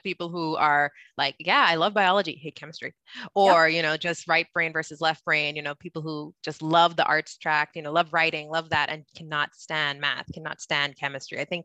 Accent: Bahamas; moved away as an adult; now in Florida, United States; I'm originally from the Bahamas. I moved to the States for school when I was 18, and I ended up staying after grad school. I live in Florida right now, which is nice because I do get to visit home a lot.

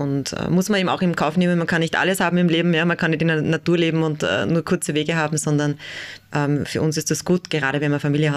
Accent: Upper Austria, Austria; Ich bin Oberösterreicherin, habe in Innsbruck studiert.

